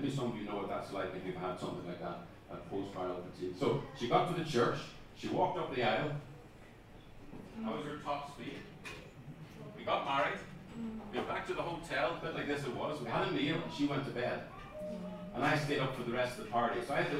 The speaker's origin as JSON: {"language": "English", "region": "Northern Ireland", "country": "United Kingdom", "said": "I was from Northern Ireland. And I'm not going to become a Protestant, thank you very much."}